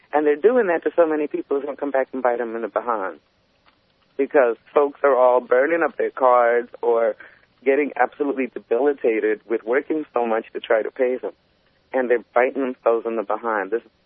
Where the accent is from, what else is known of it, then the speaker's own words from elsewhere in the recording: New York City, New York, United States; I love Jews. I'm a New Yorker.